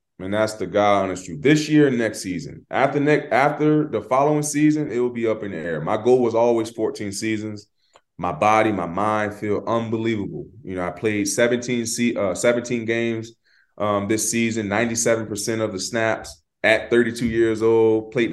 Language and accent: English; Florida, United States